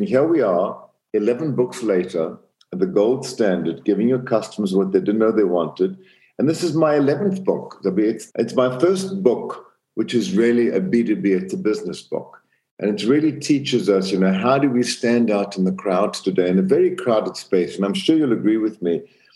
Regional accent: Zambia; So I grew up in Central Africa, Zambia, in a very small town.

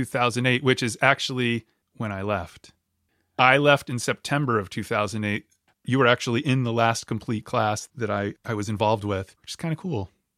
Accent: Connecticut, United States; I'm the whitest, oldest, middle-aged guy. And I'm from Connecticut.

